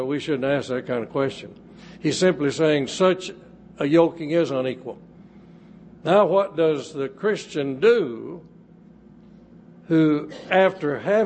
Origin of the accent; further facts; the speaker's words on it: Sherman, Texas, United States; my hometown of Sherman to Abilene to go to college